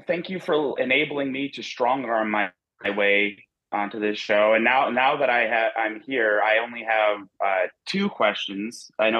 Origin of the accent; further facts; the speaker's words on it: St. Pierre, Indiana, United States; Which is not far from my hometown, which is a very, very small hometown. I don't really care. Like, come find St. Pierre, Indiana, if you have nothing better to do. I don't live there anymore, so whatever. But yeah, that's where I'm from.